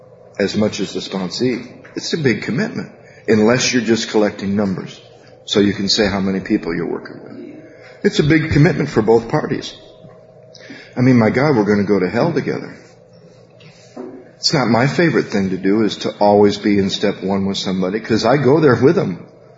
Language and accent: English; Battle Creek, Michigan, United States; First time my mother heard me speak halfway through amends in Battle Creek, Michigan, in my hometown